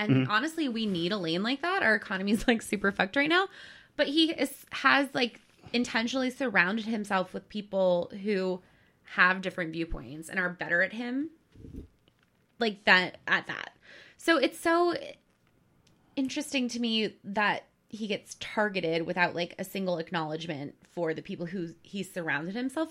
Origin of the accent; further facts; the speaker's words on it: United States; I love this country. I love being American. I could mm-hmm. not be from another country.